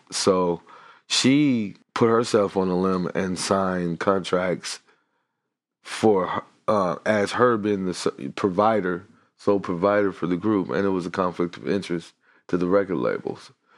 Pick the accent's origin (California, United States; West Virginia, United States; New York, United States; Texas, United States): Texas, United States; Dallas; I'm from Dallas, which is like, they call Dallas the Dallas Area Metroplex, the DFW.